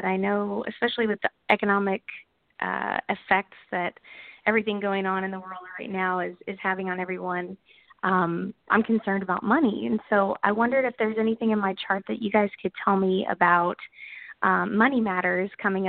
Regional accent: Irving, Texas, United States; born there; my birthday is March 4th of 1980, and I was born in Irving, Texas.

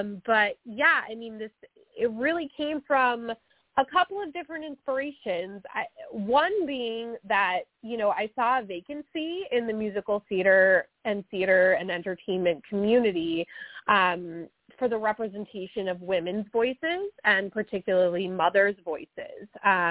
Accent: Connecticut, United States; now in Boston, United States; I am from the Boston area, and I actually grew up in Connecticut

